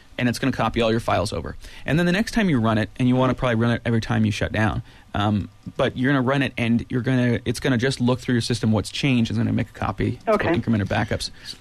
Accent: Ben Lomond, California, United States; From my hometown of Ben Lomond, Susan, welcome to GeekSpeak.

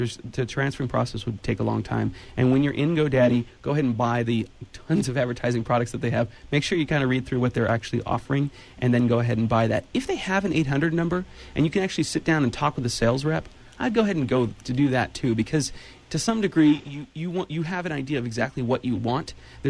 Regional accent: Ben Lomond, California, United States; From my hometown of Ben Lomond, actually.

